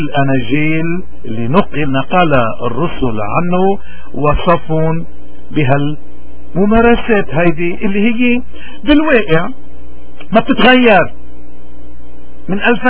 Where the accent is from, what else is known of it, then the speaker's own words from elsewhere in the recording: Lebanon; ونحن كشعب لبناني كل مشاكلنا من هالشريحة الكبيرة بمجتمعنا